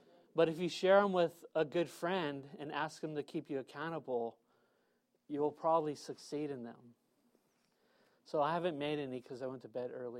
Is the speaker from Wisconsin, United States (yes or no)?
no; San Diego, California, United States; I grew up in Golden Hills. Unfortunately, they changed the name to South Park.